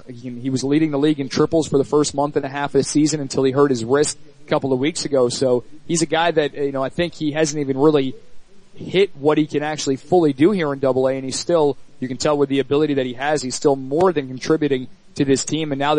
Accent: New England, United States; Maybe it was growing up in New England, seeing a guy like Trot Nixon

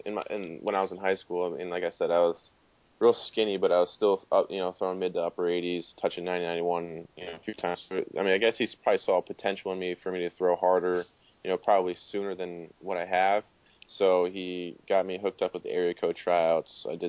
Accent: Williamsport, Pennsylvania, United States; And there's a Phillies tryout, open tryout coming up the following month in my hometown, Williamsport, because they have a single A team, the Crosscutters, here in my hometown.

